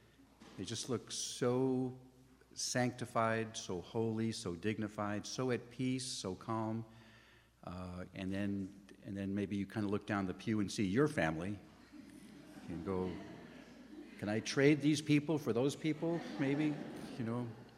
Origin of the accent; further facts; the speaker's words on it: Thousand Oaks, California, United States; That was my hometown. I actually grew up in Thousand Oaks. I returned and became pastor of my hometown.